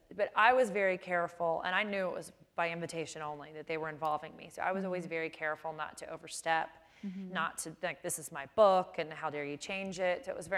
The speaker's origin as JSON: {"language": "English", "town": "Chicago", "region": "Illinois", "country": "United States", "tie": "born or raised there", "said": "I mean, I grew up in Chicago. I went to high school in Chicago"}